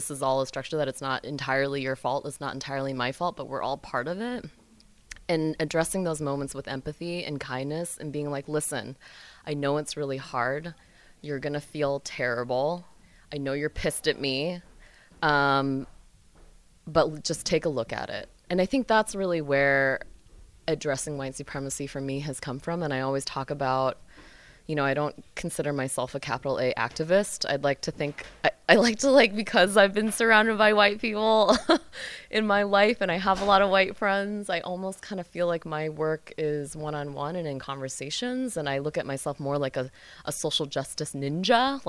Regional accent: United States; being Asian American in a very white community, and that those nuggets were planted all along

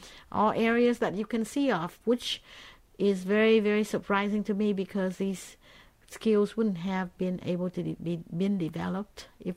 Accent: Vietnam; And when I grew up in Vietnam, I always thought of the country as being sexist.

